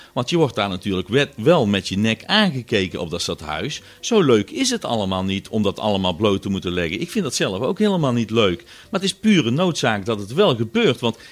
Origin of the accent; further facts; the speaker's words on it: Tilburg, North Brabant, Netherlands; Ik ben groot geworden in Tilburg met mijn Lijst ….